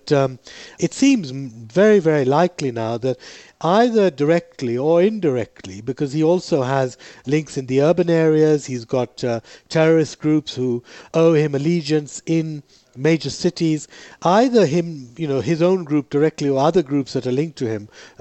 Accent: Lahore, Punjab, Pakistan; we had the first major suicide attack in my hometown of Lahore

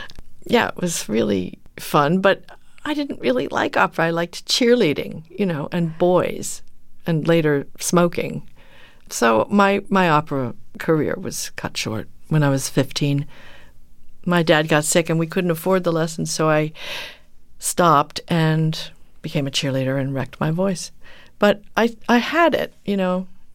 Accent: New Jersey, United States; I grew up in New Jersey, middle class household, not a theatrical group

